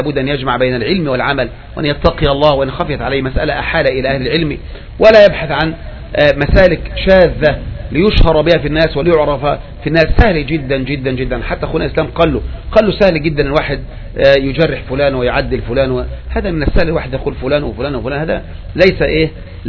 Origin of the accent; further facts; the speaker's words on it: Egypt; هذه أشد الفتنة في بلدنا مصر